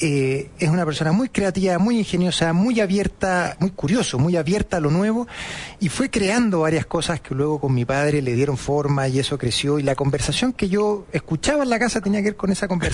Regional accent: Chillán, Ñuble, Chile; yo de Harvard decidí volver a Biobío, que es de donde soy oriundo, a Chillán.

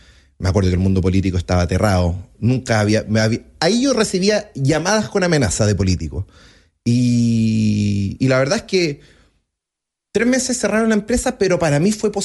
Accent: Antofagasta, Chile; Esa era como la forma de sobrevivir en esos tiempos, en los 80, en Antofagasta, y la he llevado toda la vida.

